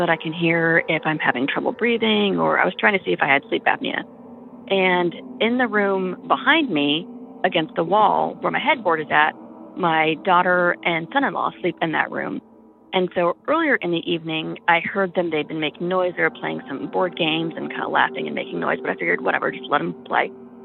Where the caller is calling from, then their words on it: Georgia, United States; I'm calling from Georgia, and this happened a few months ago.